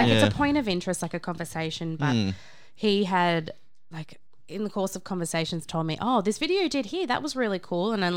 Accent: Australia; from Australia, you know?

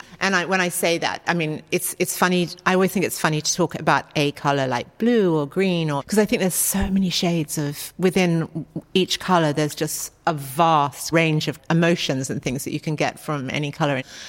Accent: Australia; I grew up in Australia

